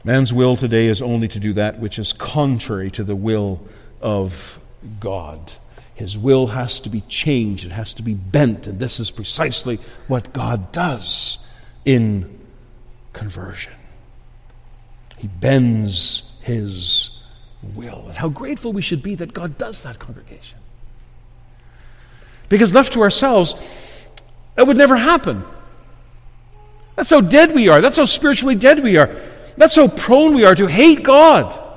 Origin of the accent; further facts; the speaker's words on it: Ontario, Canada; because I was from Ontario, and I was used to trees growing straight.